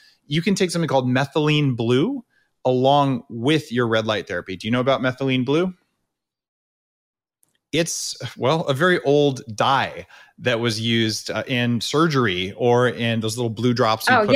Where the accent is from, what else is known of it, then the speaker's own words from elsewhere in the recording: New York, United States; So yikes, as a New Yorker, I don't want to tell you not to take the subway